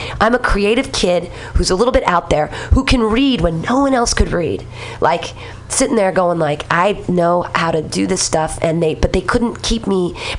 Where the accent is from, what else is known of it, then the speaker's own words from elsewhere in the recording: Danville, California, United States; I grew up in Danville.